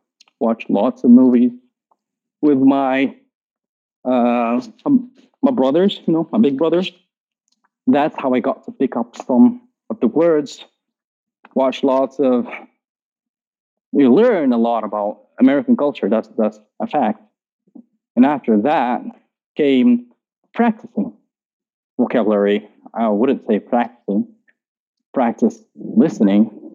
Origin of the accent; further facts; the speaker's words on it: Morocco; عندنا في المغرب بزاف البلاتفورم.